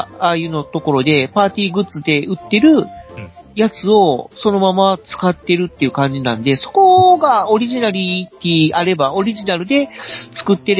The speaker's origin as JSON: {"language": "Japanese", "region": "Aichi", "country": "Japan", "said": "いやいやいや、言っても僕は愛知県ですから。"}